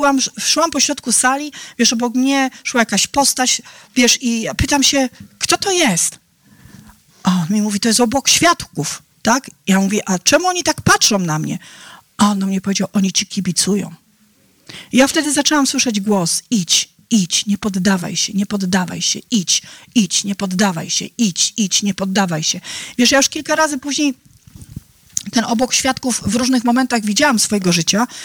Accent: Bełchatów, Łódź Voivodeship, Poland; Ja wiem, że jestem taką dziewczynką z Bełchatowa po prostu

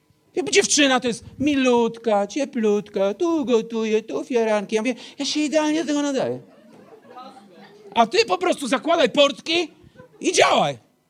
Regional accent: Elbląg, Warmian-Masurian Voivodeship, Poland; born there; A ty gdzie się urodziłeś? W Elblągu.

